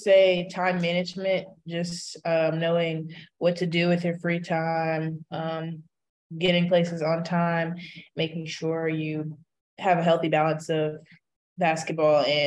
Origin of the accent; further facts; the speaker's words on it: Kentucky, United States; it's great to play for my home state and be in the community and like be able to give back.